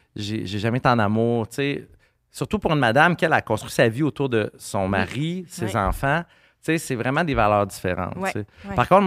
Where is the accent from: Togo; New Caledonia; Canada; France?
Canada; Rimouski, Quebec; je suis de Rimouski.